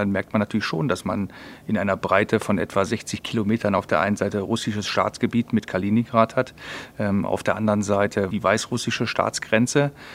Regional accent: Mönchengladbach, North Rhine-Westphalia, Germany; ich bin in Mönchengladbach geboren.

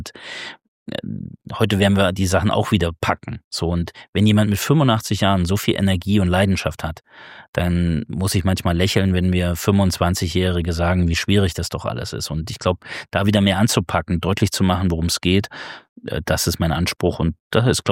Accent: Thuringia, Germany; damit ich mein Heimatland in die Zukunft führe

